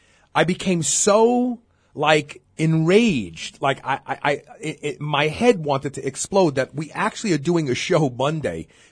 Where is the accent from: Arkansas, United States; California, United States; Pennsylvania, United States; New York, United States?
New York, United States; Brooklyn; I call it club soda. I'm from Brooklyn.